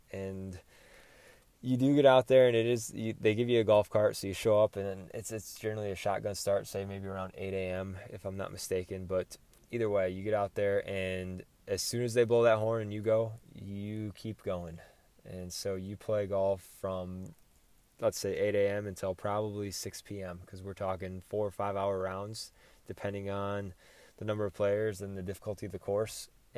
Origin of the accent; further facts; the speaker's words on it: Michigan, United States; also born or lived in Wilmington, United States; my wife and I, we're both from West Michigan, but we moved, after we got married, we moved down to coastal North Carolina, down to Wilmington